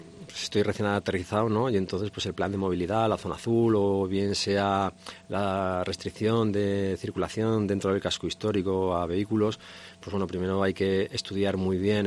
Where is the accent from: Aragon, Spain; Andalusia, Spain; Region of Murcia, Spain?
Aragon, Spain; Huesca; Vengo de aquí al lado, vengo de Huesca, sí.